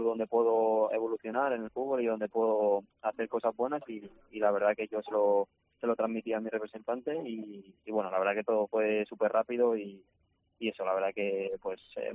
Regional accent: Logroño, La Rioja, Spain; yo particularmente vengo de Logroño y, bueno, venir aquí a Mallorca pues es un cambio importante

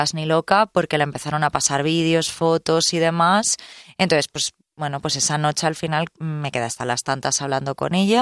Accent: Alfafar, Valencian Community, Spain; also born or lived in Madrid; soy criada en Alfafar, o sea, soy madrileña de padres madrileños, pero criada en Alfafar

